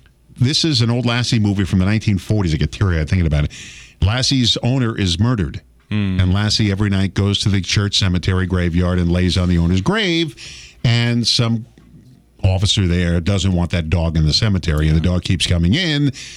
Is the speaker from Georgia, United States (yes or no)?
no; New York City, New York, United States; And you know, I grew up going to Broadway shows. I'm from New York City, and I grew up going. My parents always took us to Broadway shows.